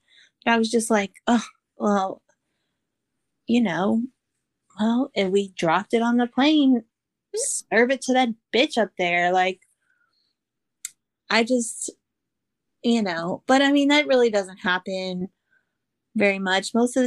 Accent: the South, United States; Like, I am from the South, and I do like some of Florida.

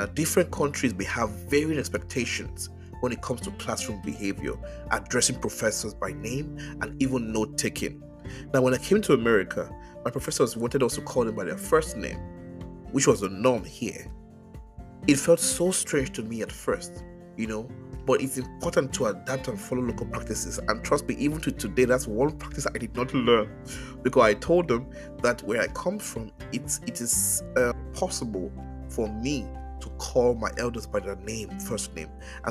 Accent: Nigeria; now in United States; Growing up in Nigeria, it's hard to look your parents in the eyes because it's a form of disrespect.

